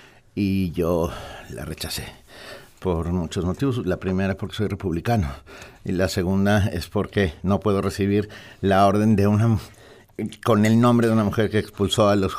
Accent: Mexico; born there; mi familia es española. Soy el primer mexicano por nacimiento. Antes de mí, padres, abuelos, bisabuelos, tatarabuelos y así, como dicen los chicos de hoy en día, nacieron en España, en Asturias, en Gijón. México generosamente nos dio casa, asilo

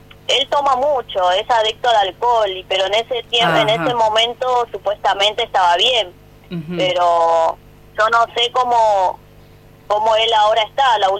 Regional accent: Buenos Aires, Argentina; Nosotros somos de Buenos Aires.

